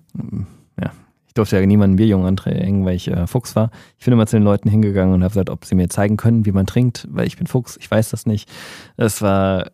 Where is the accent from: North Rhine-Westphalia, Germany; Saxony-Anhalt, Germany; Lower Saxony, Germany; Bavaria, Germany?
North Rhine-Westphalia, Germany; Düsseldorf; also born or lived in Aachen; Ich bin in Aachen geboren, komme aus einer alten Düsseldorfer Familie